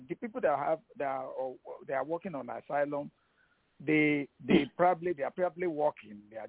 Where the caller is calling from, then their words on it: Indiana, United States; I'm calling from Indiana.